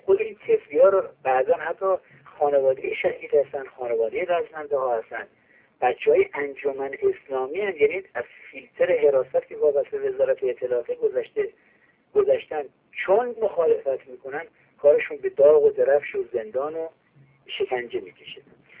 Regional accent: Iran; به همین مقدار در برابر شرف خودمون به عنوان یک ایرانی مسئول هستیم

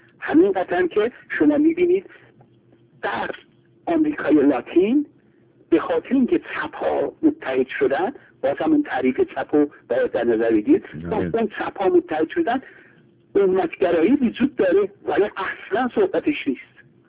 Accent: Iran; چون خب ما ایرانی هستیم باید به ایران بیشتر برسیم

